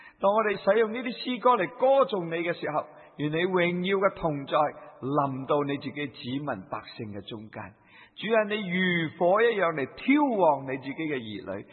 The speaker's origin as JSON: {"language": "Cantonese", "country": "China", "said": "你大大嘅拯救我哋中国人归向你"}